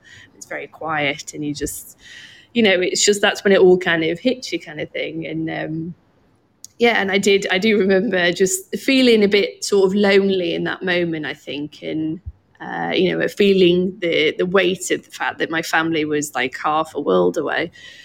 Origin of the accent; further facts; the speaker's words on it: Wales, United Kingdom; we grew up in North Wales